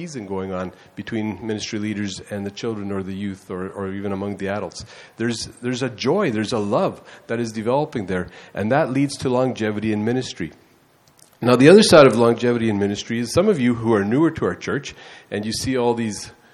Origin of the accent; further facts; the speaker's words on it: Mexico; so many of my memories go back to growing up in Mexico as a missionary kid.